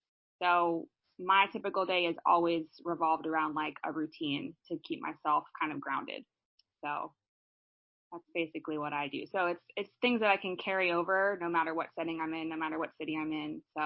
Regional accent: Pittsburgh, Pennsylvania, United States; because I've always loved traveling, and I grew up in Pittsburgh, but I always felt pulled to so many different places.

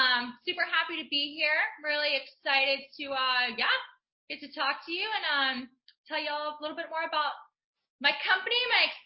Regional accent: Florida, United States; now in West Palm Beach, United States; So I'm a Florida girl, born and raised. Born in a little small beach town, and now I actually live in another beach town, just a little bit bigger, over in West Palm Beach

